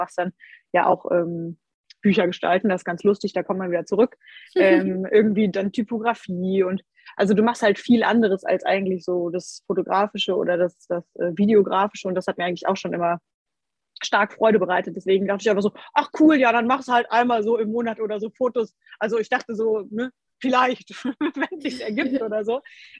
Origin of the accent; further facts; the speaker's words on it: Cologne, North Rhine-Westphalia, Germany; ich komme auch aus Köln.